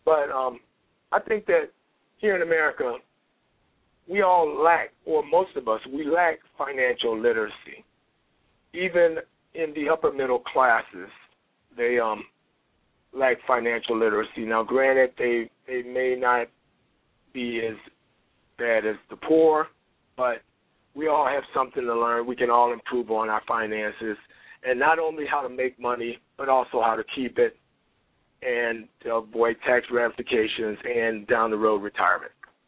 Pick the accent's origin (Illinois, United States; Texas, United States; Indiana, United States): Illinois, United States; Chicago; I was born and raised here in Chicago.